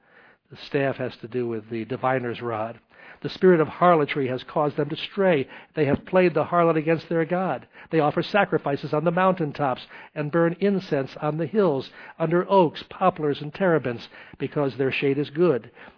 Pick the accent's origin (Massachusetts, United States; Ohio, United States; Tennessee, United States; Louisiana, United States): Tennessee, United States; Knoxville; I came from Knoxville, Tennessee, and we go back into the 1800s there, serving the Lord